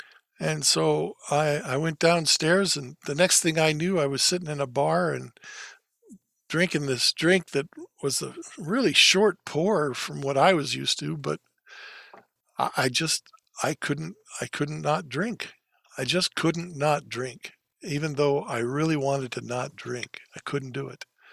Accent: Thousand Oaks, California, United States; And I came back out to my hometown, which was in Thousand Oaks, California, and got back into my family business.

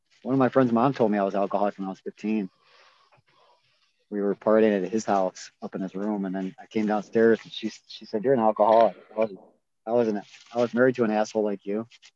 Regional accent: Avon Lake, Ohio, United States; Avon Lake, my hometown.

